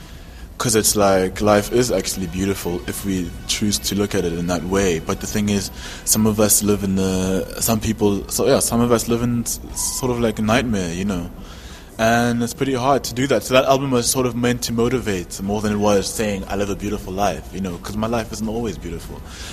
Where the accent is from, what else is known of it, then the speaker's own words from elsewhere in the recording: South Africa; also born or lived in Congo / Belgium; Growing up in South Africa and even in, you know, I guess Congo and Belgium, I guess too, all these sort of different types of inspirations, I wasn't thinking about the West or, like, you know, Europe or Africa.